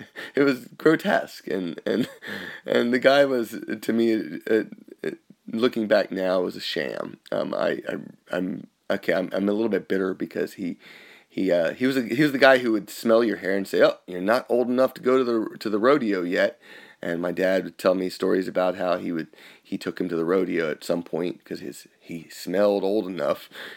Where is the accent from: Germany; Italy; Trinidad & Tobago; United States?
Italy; Veneto; the back picture was from my hometown in Isla di Mantegna, in the Veneto, and it's a wonderful area.